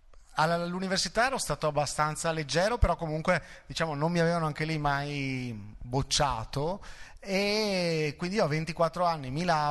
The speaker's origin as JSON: {"language": "Italian", "town": "Thiene", "region": "Veneto", "country": "Italy", "tie": "born or raised there", "said": "Sono partito dalle Scalcerle come elementari, perché abito dietro le poste di Tiene, quindi ho fatto le scuole Scalcerle, le Bassani, poi liceo scientifico, poi ho studiato a Trento all'università."}